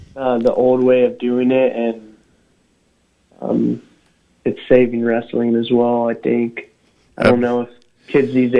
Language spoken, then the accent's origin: English; Emporia, Kansas, United States; I mean, this is my hometown, so I love Emporia.